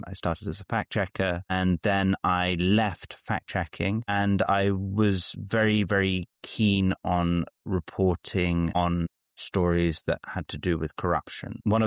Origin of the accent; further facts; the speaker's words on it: Greece; And my family is from Greece. I'm from Greece.